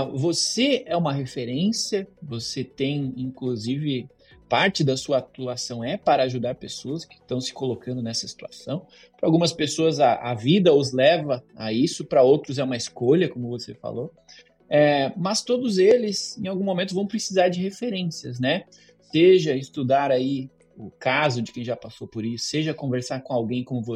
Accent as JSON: {"language": "Portuguese", "country": "Brazil", "said": "Nós, enquanto brasileiros, temos características únicas."}